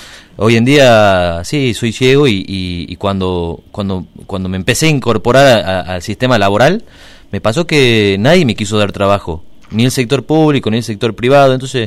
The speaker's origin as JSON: {"language": "Spanish", "town": "Coronel Moldes", "region": "Salta", "country": "Argentina", "said": "nosotros somos, además de Salta, somos del pueblo de Coronel Moldes, en Salta, que es donde está el dique Cabra Corral."}